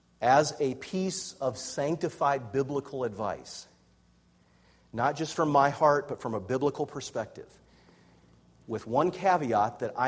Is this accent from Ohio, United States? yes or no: yes; Canton, Ohio, United States; I remember my pastor saying that growing up in Canton, Ohio.